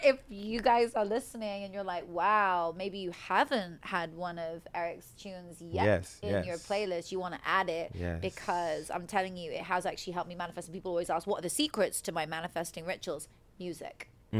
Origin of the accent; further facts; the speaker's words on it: United Kingdom; I'm British, but my step family, like my dad's side is, my stepdad's side is all South African.